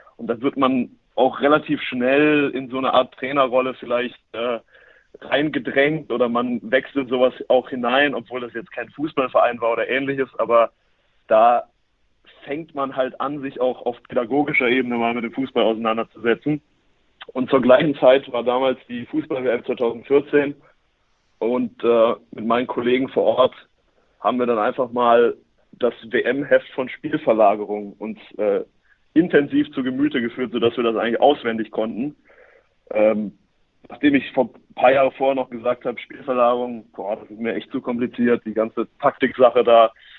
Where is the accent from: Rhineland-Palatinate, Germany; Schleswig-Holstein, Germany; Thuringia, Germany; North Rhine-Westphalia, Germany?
Schleswig-Holstein, Germany; Norderstedt; Ich komme aber eigentlich aus dem Norden, nämlich aus Norderstedt, dem Norden von Hamburg sogar, nicht nur im Norden von Deutschland. Dort bin ich aufgewachsen und über viele Umwege dann beim SC Paderborn gelandet.